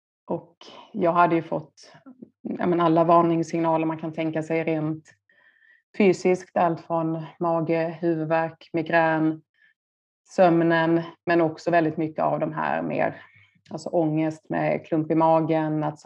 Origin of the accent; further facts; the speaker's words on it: Skåne, Sweden; moved away as an adult; now in Stockholm, Sweden; När jag var, vad kan jag vara, 23 år gammal på mitt då andra jobb i Stockholm. Jag är från Skåne, flyttade upp till Stockholm